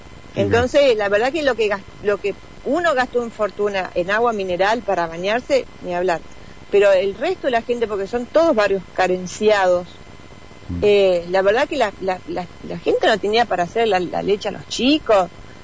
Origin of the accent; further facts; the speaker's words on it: Bajada Grande, Entre Ríos, Argentina; yo que soy nacida y criada en Bajada Grande